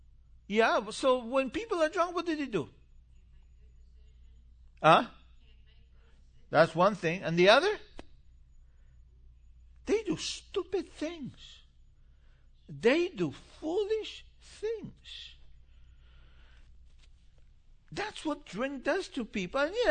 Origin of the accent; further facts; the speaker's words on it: Argentina; I grew up in Argentina. I became a believer in Argentina.